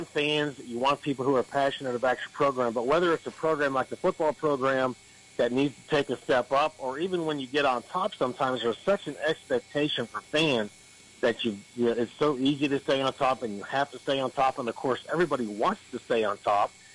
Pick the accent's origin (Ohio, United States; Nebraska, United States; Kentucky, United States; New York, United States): Ohio, United States; and as you know, I'm from Ohio